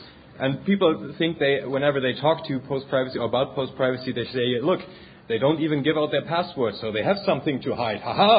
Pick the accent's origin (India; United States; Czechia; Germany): Germany; English is a second language; The fact that I come from Germany obviously is going to influence some of the examples I'm going to give you